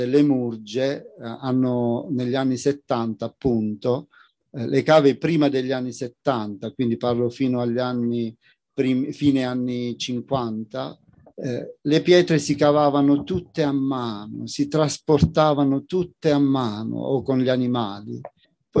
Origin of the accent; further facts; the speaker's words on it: Altamura, Apulia, Italy; also born or lived in Turin; io sono nato a Torino, ma i primi anni di adolescenza ad Altamura, la città, oggi la città è diventata grande, zona industriale